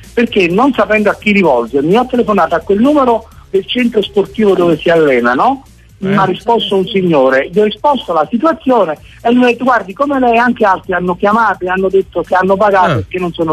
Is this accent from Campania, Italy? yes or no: yes; Ischia, Campania, Italy; sono di Ischia.